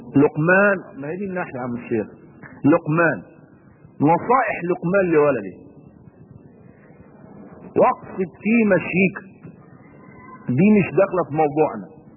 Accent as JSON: {"language": "Arabic", "country": "Egypt", "said": "عشان يركب عندنا في مصر هنا"}